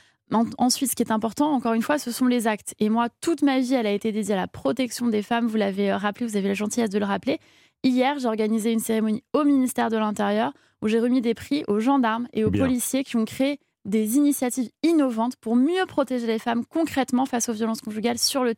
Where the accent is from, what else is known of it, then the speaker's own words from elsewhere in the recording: Corsica, France; Moi, je suis originaire de Corse, élue de la Sarthe. J'ai grandi beaucoup dans les cités quand j'étais enfant, adolescent.